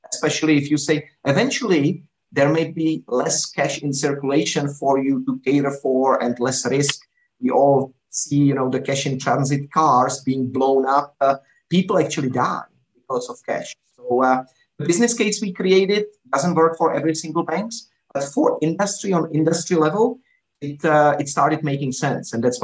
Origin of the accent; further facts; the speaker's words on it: Canada; I came from Canada, and US and North America, generally, we don't like the approach Europe usually takes